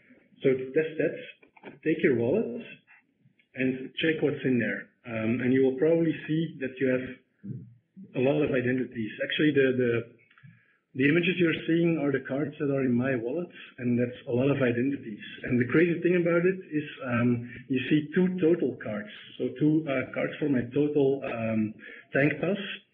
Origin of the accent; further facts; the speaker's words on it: Belgium; I'm from Belgium, of course.